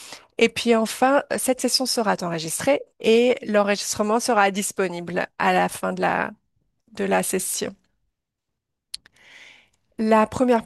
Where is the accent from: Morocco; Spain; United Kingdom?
United Kingdom; je viens du Royaume-Uni